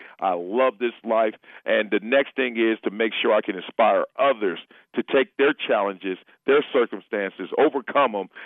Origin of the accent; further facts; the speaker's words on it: Compton, California, United States; And man, I'm from Compton, so being from Compton, I ain't scared of nobody in the mask.